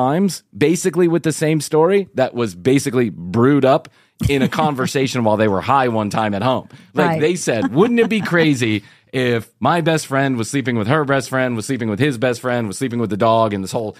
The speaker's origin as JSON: {"language": "English", "town": "Atlanta", "region": "Georgia", "country": "United States", "said": "from Atlanta, Georgia."}